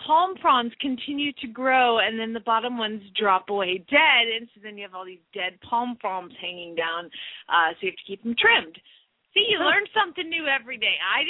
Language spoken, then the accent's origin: English; Phoenix, Arizona, United States; from Phoenix, Arizona